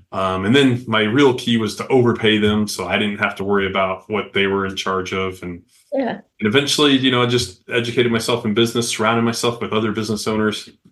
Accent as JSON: {"language": "English", "town": "Flagstaff", "region": "Arizona", "country": "United States", "tie": "born or raised there", "said": "I grew up in Flagstaff, and this kid was Martin Casado, and he lived a couple houses down"}